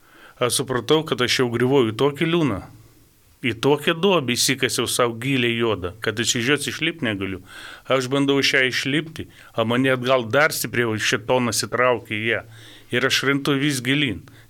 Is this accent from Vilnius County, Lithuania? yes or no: yes; Elektrėnai, Vilnius County, Lithuania; aš gimiau Elektrėnuose ir augau vaikystėje.